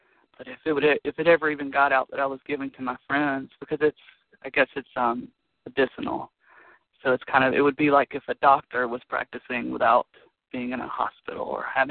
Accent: Mississippi, United States; I'm from Mississippi.

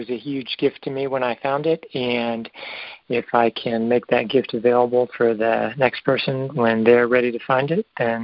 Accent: United States; And, you know, as an American, I'm well-trained with mine.

